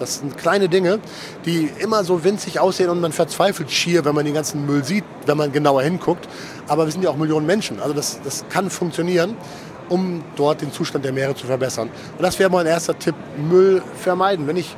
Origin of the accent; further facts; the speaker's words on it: Lower Saxony, Germany; Ich komme aus Ostfriesland